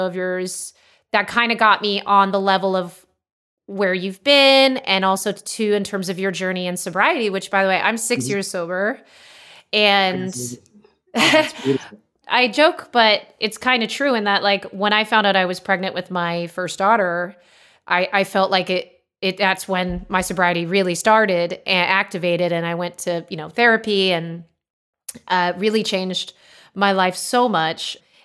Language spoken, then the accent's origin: English; Los Angeles, California, United States; I needed and did not have for a long time in growing up in Los Angeles.